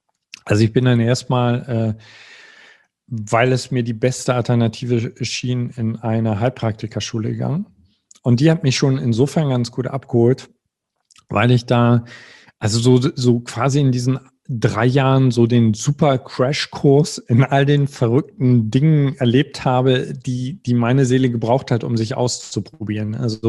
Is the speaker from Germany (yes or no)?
yes; East Germany, Germany; Also ich komme aus dem Osten, es war die Wendezeit